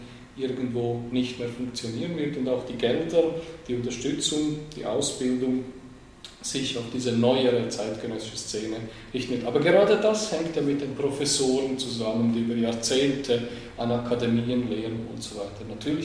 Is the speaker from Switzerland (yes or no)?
no; Croatia; ich bin selber ursprünglich Kroate